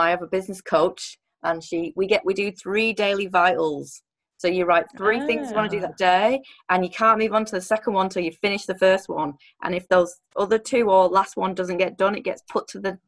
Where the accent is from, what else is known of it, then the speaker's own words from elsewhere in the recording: England, United Kingdom; That's a biscuit to me. I'm English